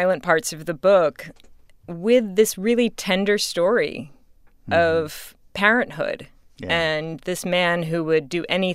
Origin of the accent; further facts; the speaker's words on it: Salem, Massachusetts, United States; I was born and raised in Salem, Massachusetts, where it's Halloween 365 days a year.